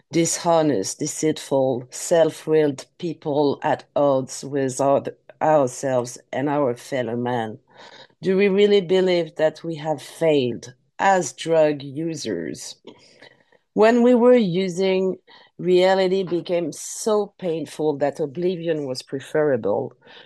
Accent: Paris, Île-de-France, France; English is a second language; I was born in Paris. I'm French, as you can hear it. So sorry if my English is not very eloquent, but I'll do my best.

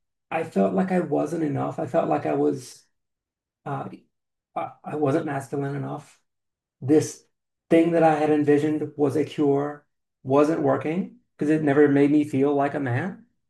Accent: the South, United States; I am originally from the South, the Southern US rather. A very different culture than where I live today.

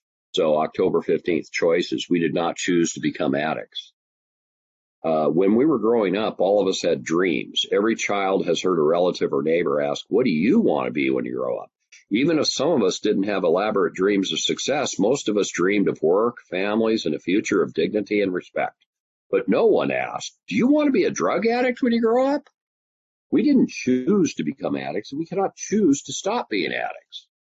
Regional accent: Seattle, Washington, United States; So I grew up in Seattle, Washington, in the middle of the city.

